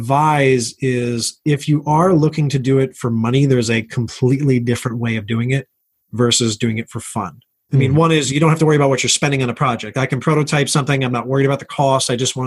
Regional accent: New York, United States; So originally I'm from New York.

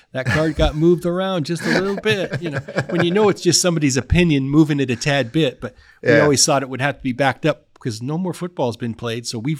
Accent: Idaho, United States; Well, I know I'm from Idaho, but no, I'm not that stupid.

